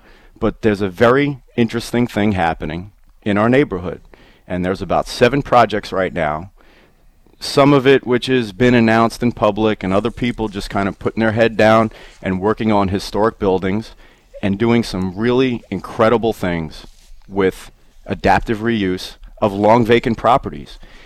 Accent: Brooklyn, New York, United States; I'm from Brooklyn originally.

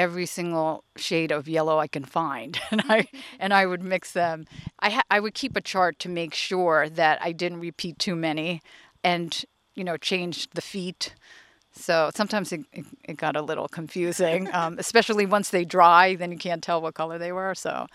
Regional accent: United States; growing up in America, I didn't really learn about what happened to these people.

